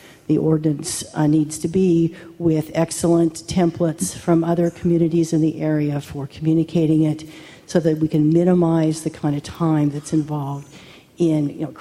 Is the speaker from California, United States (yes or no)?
yes; Atascadero, California, United States; I am from Atascadero